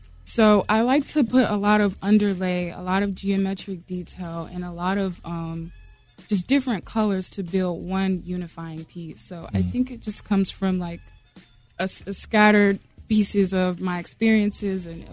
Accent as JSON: {"language": "English", "town": "New Bern", "region": "North Carolina", "country": "United States", "tie": "born or raised there", "said": "I'm doing it in New Bern in my hometown."}